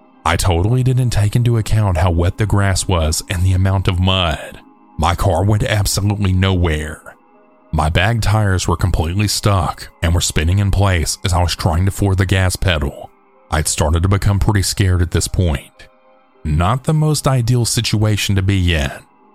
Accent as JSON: {"language": "English", "region": "the South", "country": "United States", "tie": "born or raised there", "said": "I grew up in the South. Tons and tons of beautiful places to see that haven't been taken over by concrete yet."}